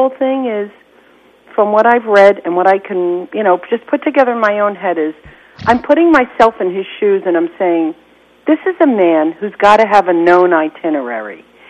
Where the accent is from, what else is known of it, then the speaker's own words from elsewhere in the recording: Brooklyn, New York, United States; I grew up in Brooklyn. When I was a girl in Brooklyn